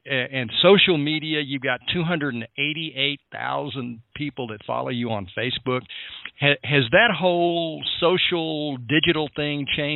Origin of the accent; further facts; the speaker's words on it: Brady, Texas, United States; Well, now you get close to my hometown, which is Brady, Texas